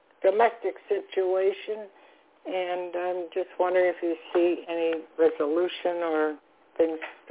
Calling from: Florida, United States; Hi, Toni. … calling from Florida.

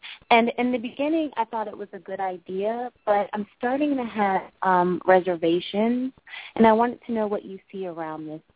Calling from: Los Angeles, California, United States; I'm calling from Los Angeles.

